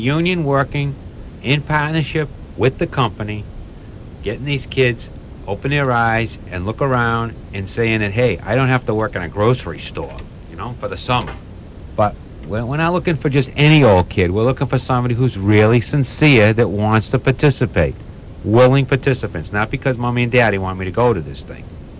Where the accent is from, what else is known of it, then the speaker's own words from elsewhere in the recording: Worcester, Massachusetts, United States; I'm from the Worcester area, and we, as some of our members in the Central Mass, went down and helped the nurses on their picket line